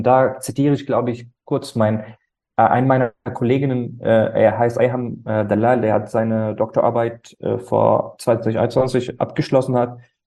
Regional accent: Syria; moved away; ich bin ursprünglich aus Syrien

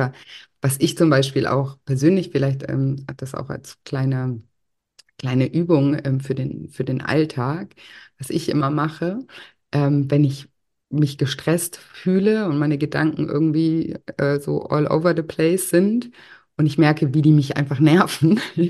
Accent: Konstanz, Baden-Württemberg, Germany; es gibt so Wege in meiner Heimatstadt in Konstanz, die bin ich schon so oft gelaufen.

